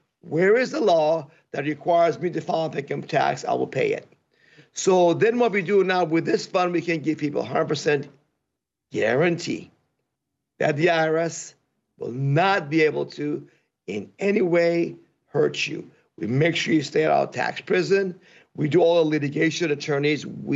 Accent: Iran; now in United States; I'm from Iran, came from an unfree country to land of the free and home of the brave, America, and I found myself in the land of the meek and the indentured slaves. So when I became a citizen in 1989

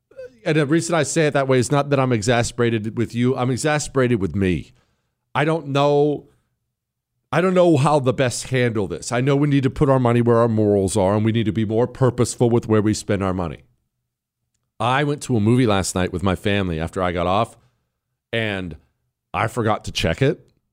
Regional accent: Connecticut, United States; I'm from Connecticut.

